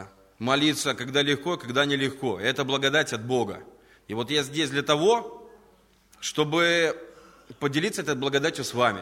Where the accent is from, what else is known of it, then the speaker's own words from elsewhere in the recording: Riga, Latvia; я из Риги